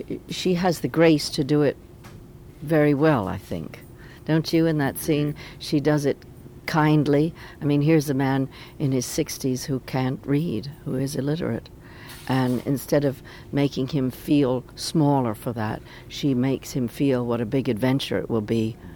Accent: Michigan, United States; born there; now in Massachusetts, United States; Well, I was born in Michigan, near Detroit

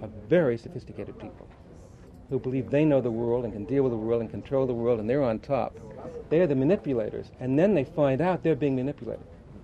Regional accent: United States; I'm an American middle class Jew. My father came over from Poland.

